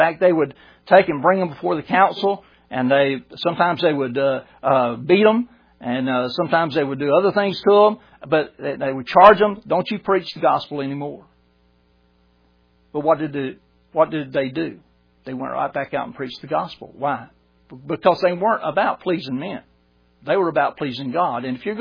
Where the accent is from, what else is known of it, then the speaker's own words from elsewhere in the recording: Brunswick, Georgia, United States; But I was born in America. Somebody got the gospel to my mom and dad. My mom and dad were saved before I was born. I was attending church 9 months before I was born. You know, I was in the womb. My mom and dad raised me in Sterling Baptist Church in Brunswick, Georgia.